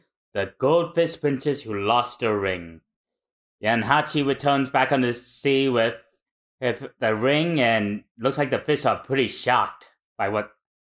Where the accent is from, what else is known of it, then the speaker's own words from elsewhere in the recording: Kyushu, Japan; I grew up in Kyushu, so there were a lot of anime I couldn't get